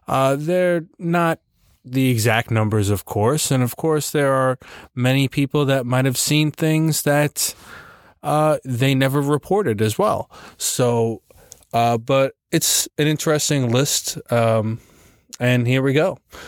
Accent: New York, United States; You know I'm from New York. I've never seen anything.

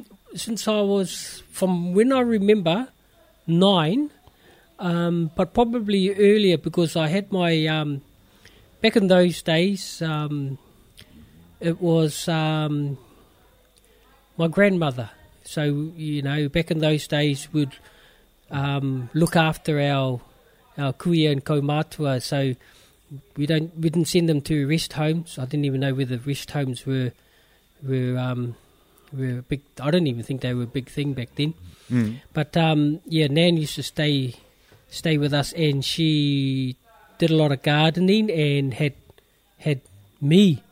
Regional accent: Manurewa, Auckland, New Zealand; I was born and raised in Manurewa, South Auckland. So yes, city boy.

